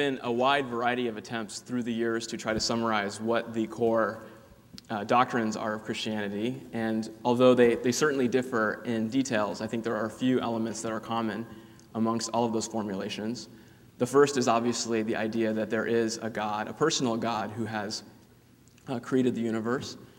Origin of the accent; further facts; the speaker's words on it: India; Being an Indian myself